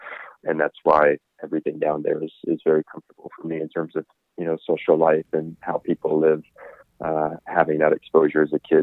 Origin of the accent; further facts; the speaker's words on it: Redondo Beach, California, United States; where I grew up in Redondo Beach was just an incredible kind of a cultural hot pot of different people.